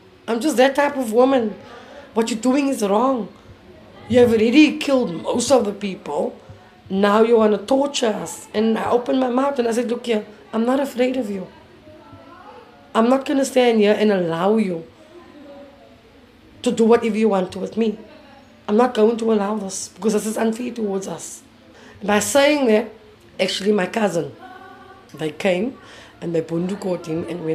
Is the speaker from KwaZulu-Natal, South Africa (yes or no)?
no; Cape Town, Western Cape, South Africa; So I'm born and bred in Woodstock. All my life I was in the inner city.